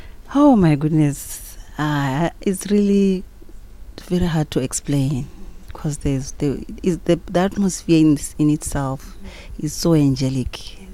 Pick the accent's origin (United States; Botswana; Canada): Botswana; I'm from Botswana.